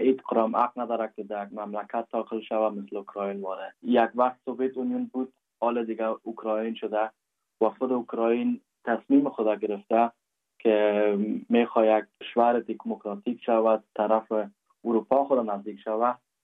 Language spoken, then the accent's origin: Persian; Afghanistan; now in Germany